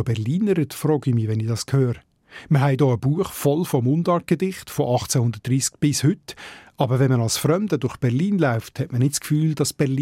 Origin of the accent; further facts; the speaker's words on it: Switzerland; bei uns in der Schweiz, wo man ganz selbstverständlich Dialekt redet.